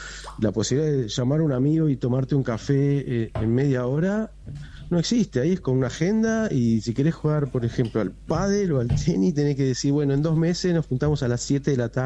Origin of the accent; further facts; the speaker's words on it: Argentina; la demostremos todos como argentinos, que somos un pueblo hospitalario